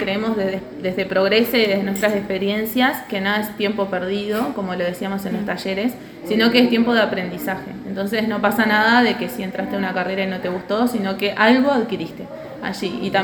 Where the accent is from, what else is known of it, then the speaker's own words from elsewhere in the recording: Tacuarembó, Uruguay; now in Canelones, Uruguay; Soy del interior también, soy de Tacuarembó, vivo en Canelones y estudio en Montevideo.